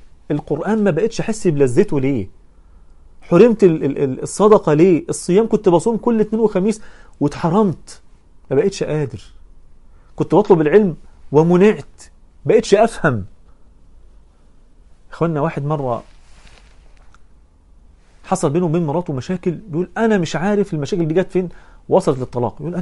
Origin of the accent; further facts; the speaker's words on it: Egypt; فبيقول لي أنت منين؟ قلت له أنا من مصر.